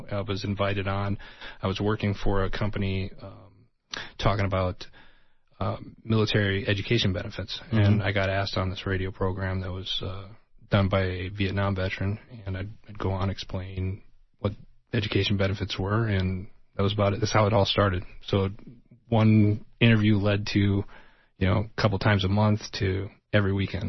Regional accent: Wisconsin, United States; also born or lived in Tucson, United States; Born and raised in Wisconsin. Okay. My roots in Tucson. I graduated high school up at Canyon del Oro a lifetime ago.

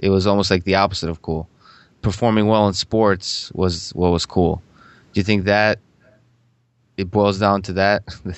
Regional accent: Russia; I grew up in Russia, where being good at math was much more respected than it is in this country.

